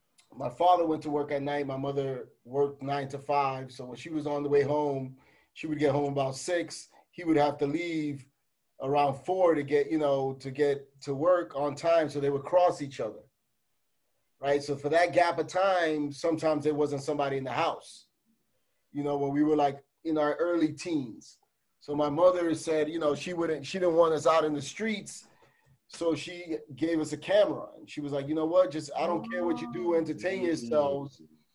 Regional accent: Bronx, New York, United States; But, we grew up in a bad neighborhood. We grew up in the Bronx, two blocks away from Yankee Stadium.

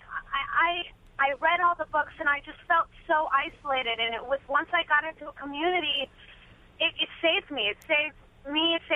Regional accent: Chicago, Illinois, United States; I'm from Chicago, and I just felt so isolated.

